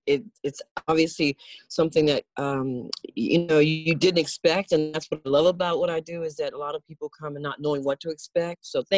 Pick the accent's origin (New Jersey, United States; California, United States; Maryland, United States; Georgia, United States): California, United States; San Francisco; I grew up in the Fillmore District. So I was surrounded always very keenly aware of Black power movements, but yet not really feeling connected to it because my heritage was not African-American. It didn't originate in the United States.